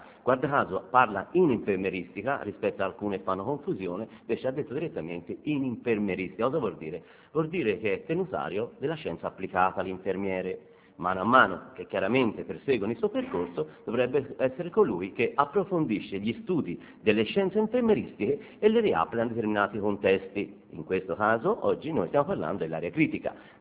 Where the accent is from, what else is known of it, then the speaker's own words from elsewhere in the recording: Siena, Tuscany, Italy; io sono senese